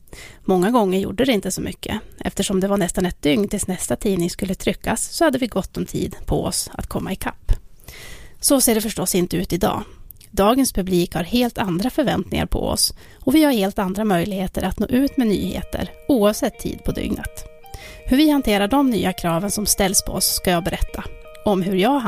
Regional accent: Sollefteå, Västernorrland County, Sweden; sommarjobbar på ett nystartat callcenter hemma i Sollefteå.

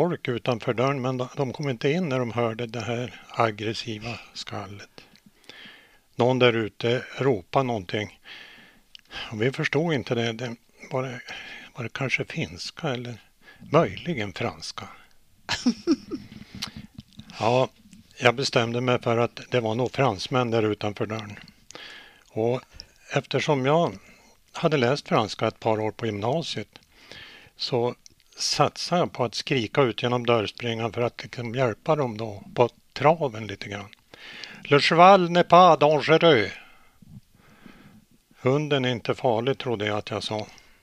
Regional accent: Hörnefors, Västerbotten County, Sweden; Egentligen var det ju så att jag växte upp i södra Västerbotten i Hörnefors.

